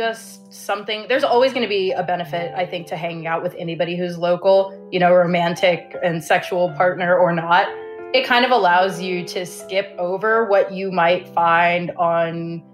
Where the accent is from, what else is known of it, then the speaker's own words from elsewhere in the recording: United States; And I think the funniest thing about going out in Iceland as an American is that like everybody's very, very game to party.